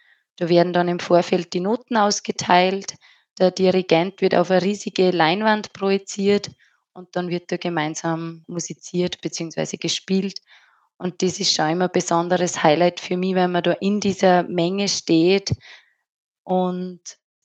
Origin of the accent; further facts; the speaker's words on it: Upper Austria, Austria; Es handelt sich dabei um ein Festival bei uns in Oberösterreich